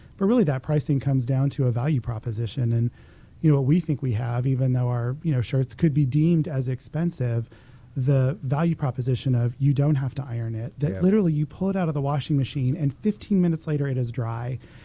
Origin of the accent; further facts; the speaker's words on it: Arlington, United States; I grew up here in Arlington, and my first job in high school was at my local Gap store